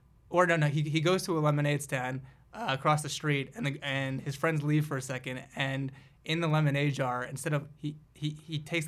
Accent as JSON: {"language": "English", "region": "New Jersey", "country": "United States", "tie": "born or raised there", "said": "New Jersey. We had lemonade."}